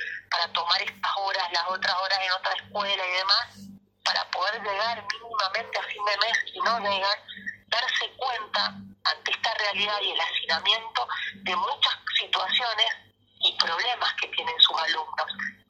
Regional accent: La Consulta, Mendoza, Argentina; Yo que vengo de San Carlos, en la ciudad de La Consulta

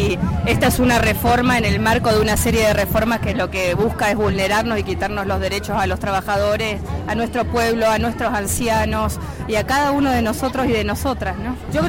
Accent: Argentina; Como pueblo argentino que pelea y que lucha, no se la esperaban.

